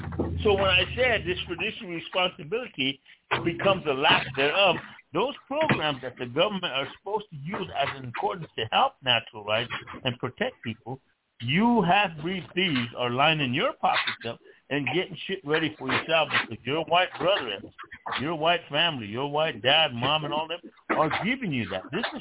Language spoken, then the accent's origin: English; South Dakota, United States; I come from … on the Pine Ridge Indian Reservation